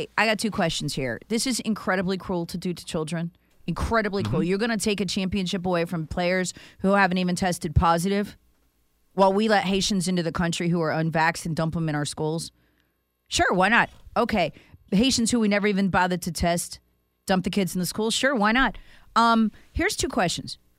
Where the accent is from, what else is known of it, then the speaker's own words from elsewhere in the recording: United States; Because I'm an American.